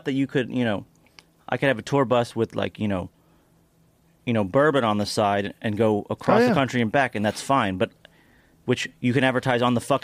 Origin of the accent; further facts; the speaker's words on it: Kentucky, United States; Kentucky, you know, my home state, is the place where I think it'll be the most.